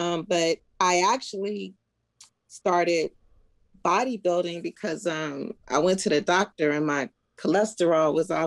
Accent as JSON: {"language": "English", "region": "Ohio", "country": "United States", "said": "I'm originally from Ohio, Ohio, PA area."}